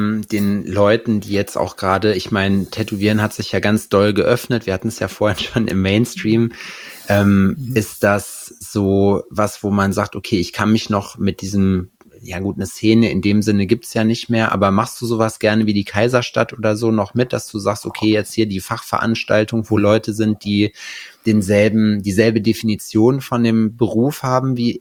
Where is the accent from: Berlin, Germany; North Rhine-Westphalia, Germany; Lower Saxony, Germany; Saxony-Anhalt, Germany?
North Rhine-Westphalia, Germany; ich komme ja auch hinten aus dem Ruhrgebiet.